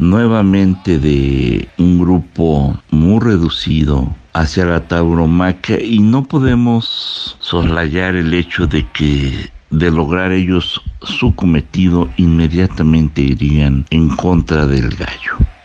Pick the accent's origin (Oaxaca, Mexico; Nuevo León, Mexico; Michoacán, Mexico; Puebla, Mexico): Puebla, Mexico; oriundo y vecino de la ciudad de Puebla, Puebla